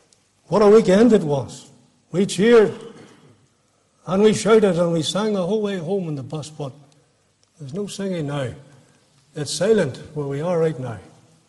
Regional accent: Lurgan, Northern Ireland, United Kingdom; I'm a Lurgan man. I was looking out over my hometown.

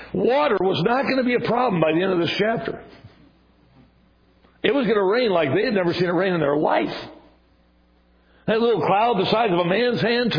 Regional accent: Wisconsin, United States; Now, I'm not an outdoorsman. I grew up in Wisconsin. I grew up on a dairy farm, and I spent certainly a lot of time outside.

